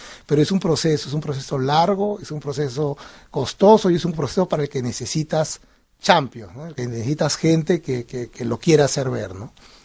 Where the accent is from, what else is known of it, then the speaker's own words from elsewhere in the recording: Peru; En Holanda, mucha gente me miraba como, es un peruano orgulloso, ¿no?